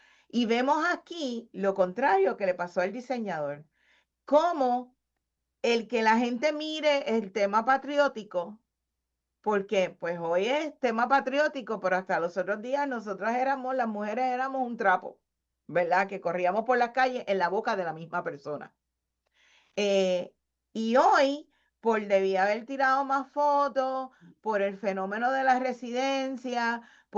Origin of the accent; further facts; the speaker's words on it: Puerto Rico; Porque somos latinos, pero vivimos en un lugar, ¿verdad? Somos americanos por el Commonwealth